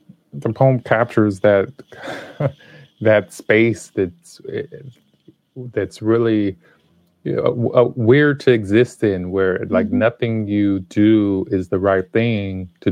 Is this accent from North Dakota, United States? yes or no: no; Los Angeles, California, United States; So I was raised, I was born in Los Angeles and spent early years there, and have a number of family who still lives there.